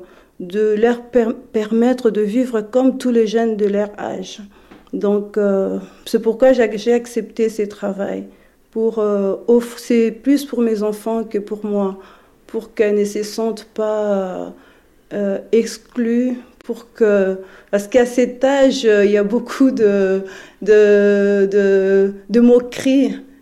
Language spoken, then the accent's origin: French; Republic of the Congo; French is a second language; moved away as an adult; je suis née au Congo, j'ai grandi au Congo. Quand je suis venue ici, je n'ai pas eu le temps d'aller me former